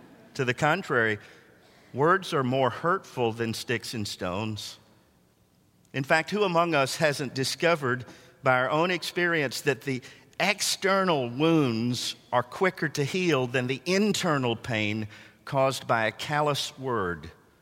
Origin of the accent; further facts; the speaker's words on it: Tennessee, United States; Or as we used to say growing up in Middle Tennessee, it's horse sense.